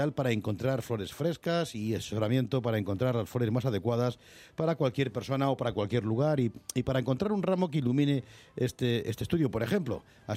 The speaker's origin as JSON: {"language": "Spanish", "town": "Toledo", "region": "Castilla-La Mancha", "country": "Spain", "said": "Yo soy de Toledo, de La Mancha toledana, pero de Toledo."}